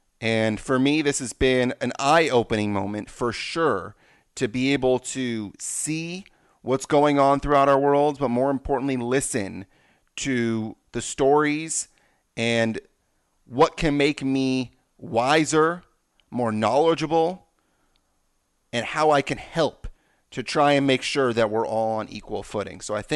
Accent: Los Angeles, California, United States; I am somebody that is a white male, born and raised in Los Angeles, went to private school where I was not around very many African American males or females.

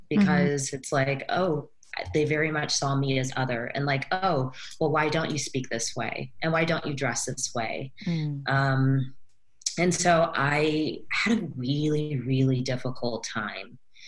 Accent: Georgia, United States; Well, my story, I grew up in Georgia. And so, of course, being this little Black girl in the South, I had a very difficult time finding where I belonged.

